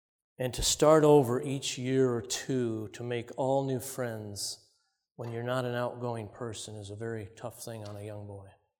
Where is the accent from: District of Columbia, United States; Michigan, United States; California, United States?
Michigan, United States; Holly; I was born in Holly, Michigan. My dad was an auto worker, and he was convicted to become a pastor. So we moved to Andrews, which was EMC back then